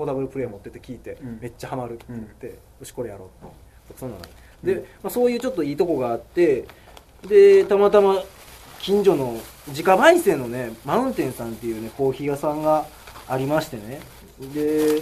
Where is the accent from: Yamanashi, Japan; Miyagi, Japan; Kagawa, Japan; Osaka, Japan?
Osaka, Japan; Takatsuki; 自分がまあ高槻生まれ高槻育ちっていうこともあるし、